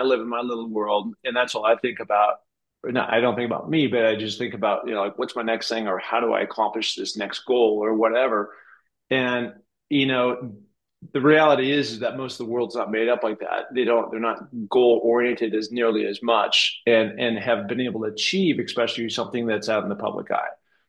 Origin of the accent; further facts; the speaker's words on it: Seattle, Washington, United States; also born or lived in New Orleans; And again, I'm from Seattle, so I'm from the West Coast